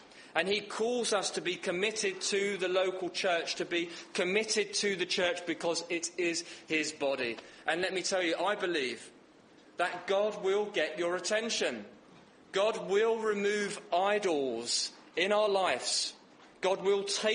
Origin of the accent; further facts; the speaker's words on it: East of England, United Kingdom; accent: Essex; in case you can't tell because of my Essex accent.